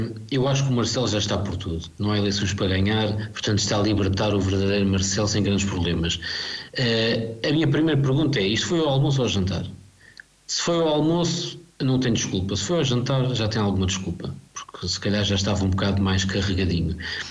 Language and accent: Portuguese; Portugal; enquanto português